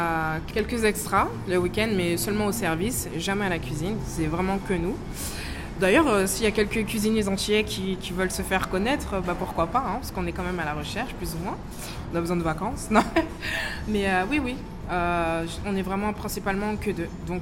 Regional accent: Guadeloupe; also born or lived in Paris; now in Australia; on vient principalement de France, parce que du coup, on n'est pas venu directement de la Guadeloupe à l'Australie, mais de Paris à l'Australie.

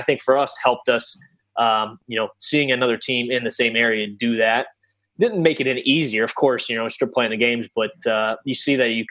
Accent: Ohio, United States; You know, I grew up in Ohio, no money to be able to play hockey.

